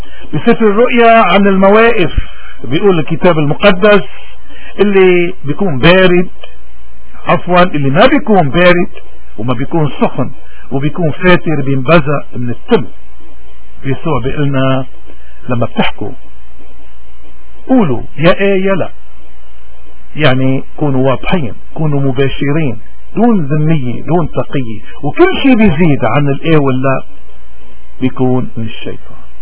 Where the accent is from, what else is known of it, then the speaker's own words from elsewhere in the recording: Lebanon; المطلوب أن نستمر كلبنانيين سياديين وأحرار ومن كافة الطوائف والمذاهب